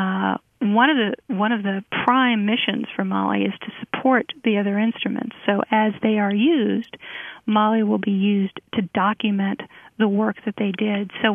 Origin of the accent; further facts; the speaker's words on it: United States; But as an American, I feel like this is something that would be hard to do anywhere else